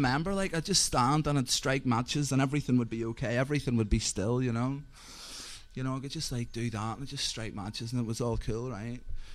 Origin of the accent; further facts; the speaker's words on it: Carrickfergus, Northern Ireland, United Kingdom; now in London, United Kingdom; as you may gather from the accent, I'm not a Londoner. I grew up in a place called Carrickfergus in Northern Ireland. It's sort of small town in the outskirts of Belfast